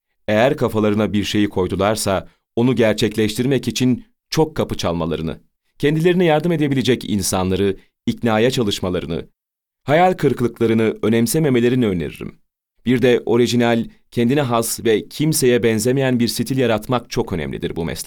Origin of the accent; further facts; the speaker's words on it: Istanbul, Turkey; also born or lived in Bursa / Edirne / Vienna; İstanbul doğumluyum. Çocukluğum Bursa, Edirne ve İstanbul'da geçti. İstanbul Alman Lisesi'ni bitirdikten sonra Avusturya'nın başkenti Viyana'da üniversitede işletme tahsil ettim.